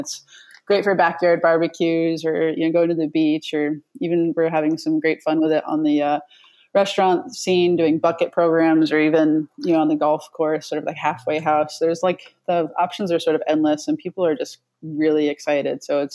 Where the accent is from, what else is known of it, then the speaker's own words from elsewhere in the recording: New England, United States; So we're from New England and we figured we'd put a little bit of that, New England flair in there with the cranberry bogs.